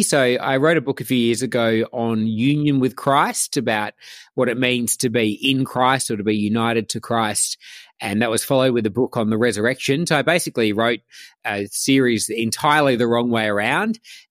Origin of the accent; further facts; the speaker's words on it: Albany, Western Australia, Australia; I'm from Toos. I grew up with a sister and my parents in Albany on the south coast of Western Australia.